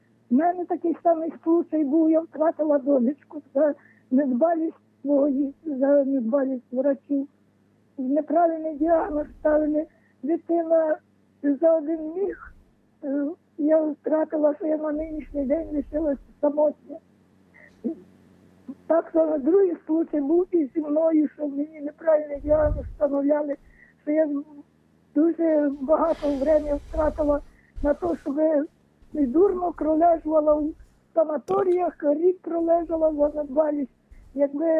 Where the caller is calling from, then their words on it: Kamianets-Podilskyi, Khmelnytskyi Oblast, Ukraine; Я з Кам'янець-Подільська.